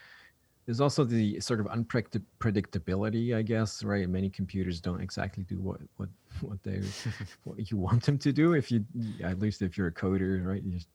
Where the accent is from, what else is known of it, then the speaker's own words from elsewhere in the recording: Switzerland; Yeah, I grew up in Switzerland, so right in the Swiss Alps in the middle.